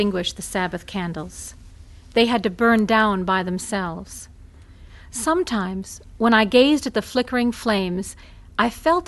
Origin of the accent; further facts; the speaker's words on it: Boston, Massachusetts, United States; accent: Boston; now in Denver, United States; It was about this time that I also decided to work hard on losing my Boston accent, because some of my friends teased me unmercifully about it.